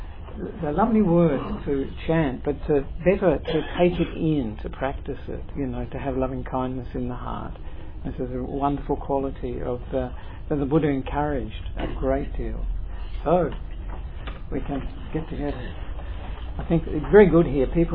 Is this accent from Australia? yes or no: yes; Perth, Western Australia, Australia; born there; I was born in Perth and ordained in Perth with Ajahn Brahm, and actually spent 9.5 years at Bodhinyana Monastery, Serpentine Monastery.